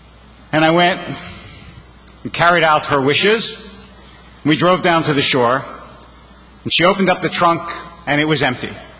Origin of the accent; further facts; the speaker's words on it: Philadelphia, Pennsylvania, United States; Growing up in Philadelphia, the trip we took was down to the shore. That's what you do in Philadelphia.